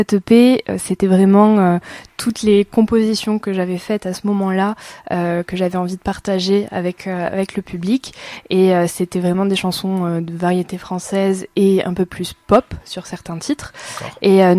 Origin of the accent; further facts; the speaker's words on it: Narbonne, Occitanie, France; et puis c'est chez moi à Narbonne